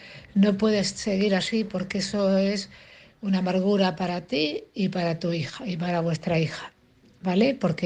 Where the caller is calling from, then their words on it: Cartagena, Region of Murcia, Spain; de Cartagena.